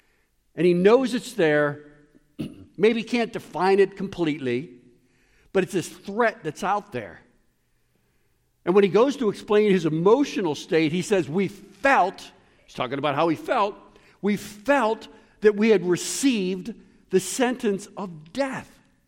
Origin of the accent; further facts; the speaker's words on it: Pittsburgh, Pennsylvania, United States; I was raised in Pittsburgh. My dad was a steel worker. He's a veteran of the Korean War.